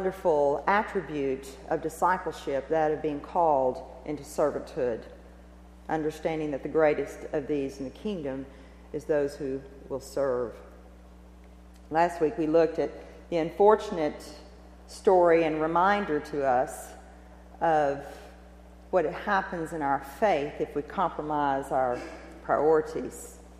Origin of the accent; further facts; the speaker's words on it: Arkansas, United States; I mean, I came from South Arkansas. All I knew was rolling hills.